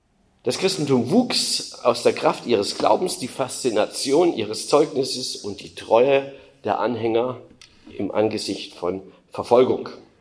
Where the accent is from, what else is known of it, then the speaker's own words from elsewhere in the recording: East Germany, Germany; ich bin ja Ossi, also DDR-Zeiten